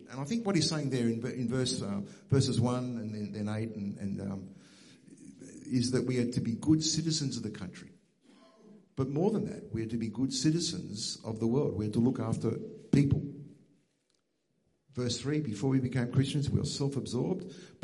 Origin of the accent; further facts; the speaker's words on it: Australia; as an Australian, as a realist, I'm pretty cynical about our politicians.